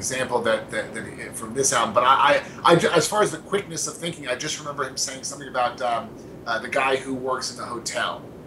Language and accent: English; New York, United States; Most of them are from New York. I'm Jewish. I'm from New York.